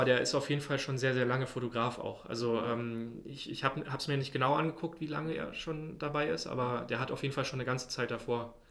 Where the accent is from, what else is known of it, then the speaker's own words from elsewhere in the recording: Berlin, Germany; Ich bin jetzt allerdings wohne ich an der Stadtgrenze, also schon in Brandenburg, aber eigentlich ursprünglich aus Berlin, habe auch in Berlin studiert.